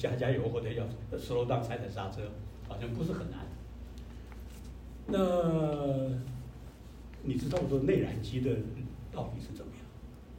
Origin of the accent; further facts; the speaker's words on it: China; 就造成我们中国人很多人，反正我做不到嘛